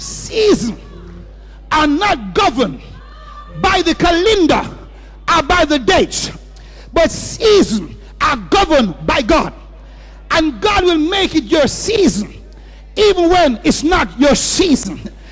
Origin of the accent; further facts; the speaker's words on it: Jamaica; I had to say, I'm from Jamaica. If you can push, I can push better than you.